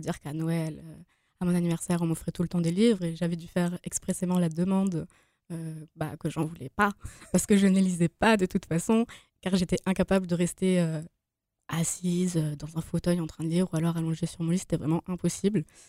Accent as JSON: {"language": "French", "town": "Nancy", "region": "Grand Est", "country": "France", "tie": "born or raised there", "said": "j'ai grandi à Nancy, enfin à l'Aksou pour être plus précise."}